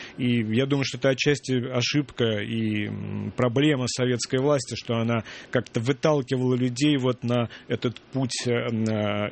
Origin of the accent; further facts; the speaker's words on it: Saint Petersburg, Russia; now in Moscow, Russia; Да, я питерский, да.